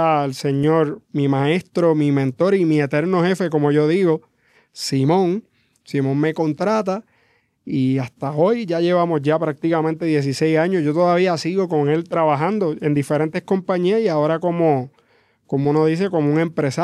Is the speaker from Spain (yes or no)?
no; Mayagüez, Puerto Rico; nacido y criado en Mayagüez, hasta hace 8 años atrás estuve viviendo allí.